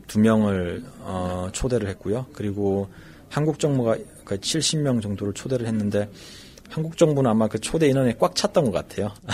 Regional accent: North Korea; 이번 국빈 만찬에 제가 어쩌면은 탈북민 혼자로 지금 초대가 됐고

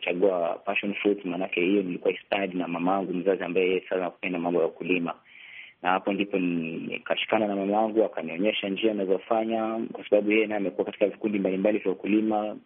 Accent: Shimba Hills, Kwale County, Kenya; kijana mwenye umri 23, natokea eneo la Shimba Hills katika kaunti ya Kwale, eneo la Kenya.

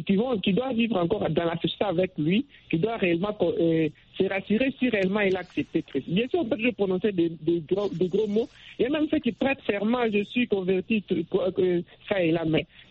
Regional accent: Kinshasa, DR Congo; Et comme chez nous, à Kinshasa, vous allez voir

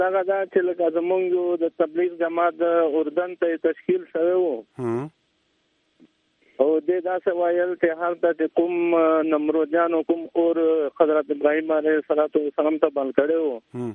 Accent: Khost, Afghanistan; زه د شمالي وزیرستان نه متاثر يم، افغانستان نه خوست نه يم

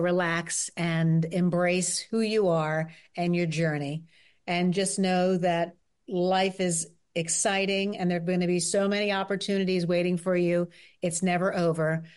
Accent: New York, United States; from growing up outside New York and seeing Broadway shows to actually being on Broadway

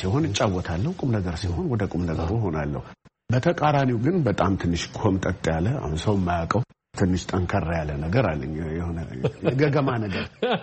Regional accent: Harar, Harari Region, Ethiopia; እንግዲህ እኔ ተወልጄ ያደግኩት ሀረር ነው።

